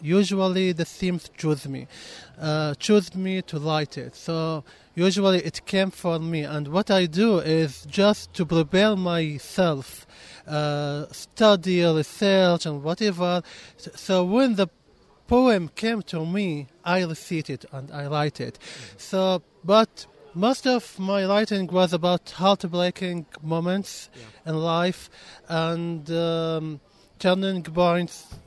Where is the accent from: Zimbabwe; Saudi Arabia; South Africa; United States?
Saudi Arabia; first language Arabic; English is a second language; I'm from Saudi Arabia.